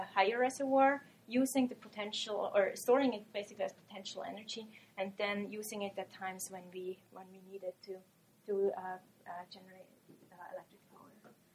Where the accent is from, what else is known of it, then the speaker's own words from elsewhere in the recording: Switzerland; from the country where I'm from Switzerland